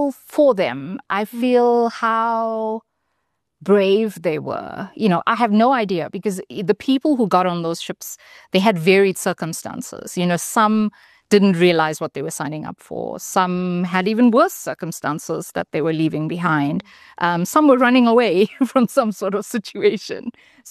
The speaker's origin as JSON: {"language": "English", "country": "South Africa", "said": "I identify more strongly as South African"}